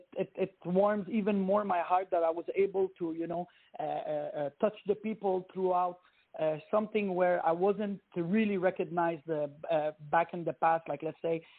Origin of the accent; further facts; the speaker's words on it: Canada; you know, I'm Canadian, but my parents are originally from Lebanon.